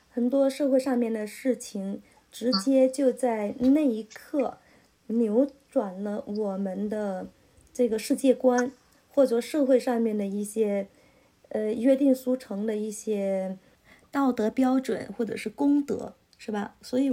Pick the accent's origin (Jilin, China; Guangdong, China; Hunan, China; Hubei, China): Guangdong, China; 我也是广东人，我怎么有那么狠毒的人呢